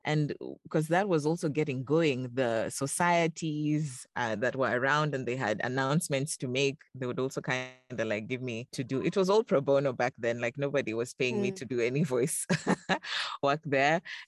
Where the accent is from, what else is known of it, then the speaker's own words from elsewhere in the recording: Kenya; I'm an African voice actor. I'm actually from Kenya in East Africa.